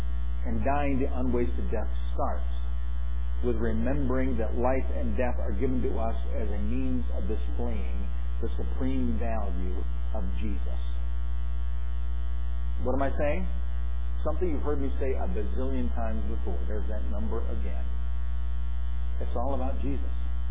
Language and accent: English; Painted Post, New York, United States; I remember those words when I visited my hometown of Painted Post, New York, in my late 20s.